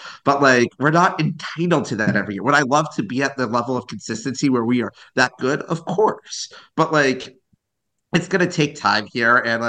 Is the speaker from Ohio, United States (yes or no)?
yes; Cincinnati, Ohio, United States; And don't get me wrong, I grew up in Cincinnati. I'm used to my teams being terrible